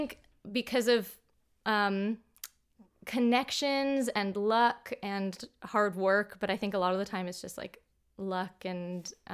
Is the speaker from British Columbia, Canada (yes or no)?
no; Toronto, Ontario, Canada; I'm from Toronto also.